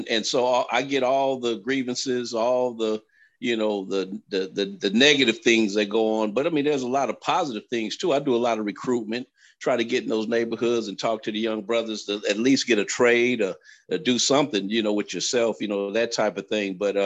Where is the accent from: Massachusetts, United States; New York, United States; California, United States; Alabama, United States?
California, United States; Compton; it reminds me of growing up in Compton, you know, when you had the white flight